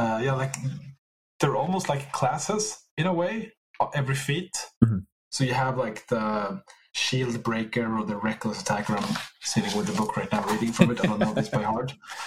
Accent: Sweden; since we're from Sweden

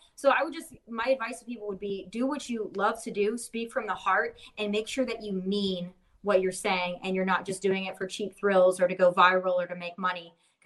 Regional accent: South Dakota, United States; Well, you know, this is a great question for me because I'm from South Dakota where Mount Rushmore is.

